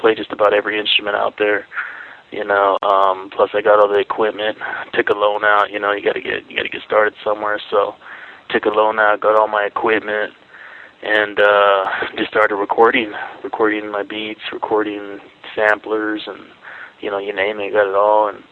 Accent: La Salle, Colorado, United States; also born or lived in Mexico; I was born in Mexico, and then I was brought over here into Denver. Well, actually, I grew up in La Salle, Colorado, and they brought me over here when I was 5 years old, and grew up out here. This is a pretty small town living

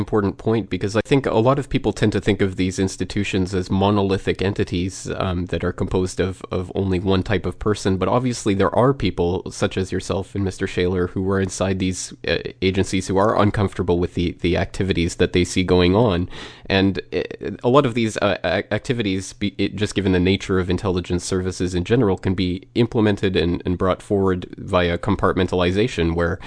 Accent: Canada; speaking as a Canadian citizen, I can relate only too well to the British parliamentary system

